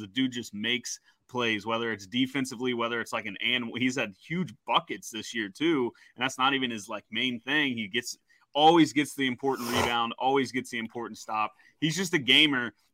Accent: New York, United States; I'm a New Yorker, man. I just can't help it.

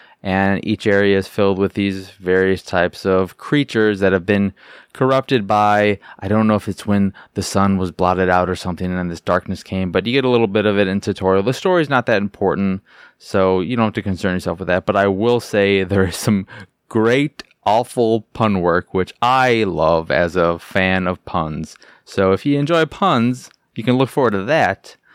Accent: Chicago, Illinois, United States; And I'm from Chicago, so I just get to be like, hey, I live where these people live.

